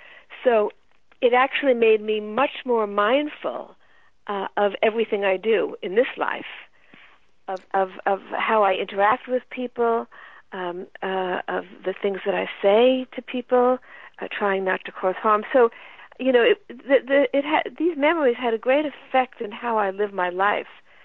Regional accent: the South, United States; born there; I understood why I was born in the American South

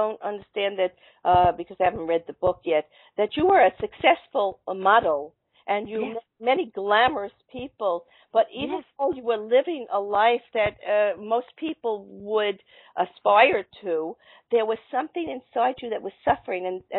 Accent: Brooklyn, New York, United States; And I grew up in Brooklyn and at the same time in a middle-class family.

